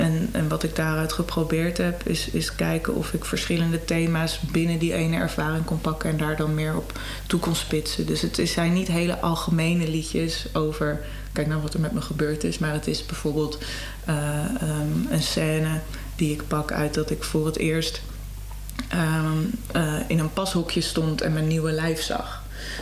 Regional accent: Amsterdam, North Holland, Netherlands; ik hou ook wel van dat wat plattere Amsterdams, omdat daar ik ben geboren in de Jordaan. Ik ben echt een Amsterdamse.

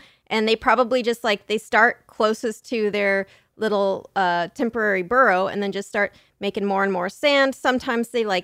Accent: San Diego, California, United States; Like, you'd like be in the sand hot tub because I grew up in San Diego.

